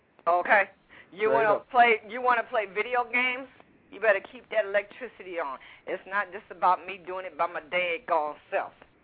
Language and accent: English; Chicago, Illinois, United States; born there; Thank you for bringing Chicago. I was born in Chicago. I was born in Cook County Hospital, baby, so bring it.